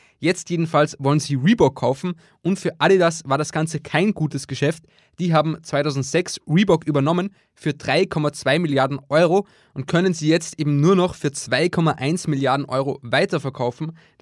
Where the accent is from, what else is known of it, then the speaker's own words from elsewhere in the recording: Austria; nach Österreich, in meine Heimat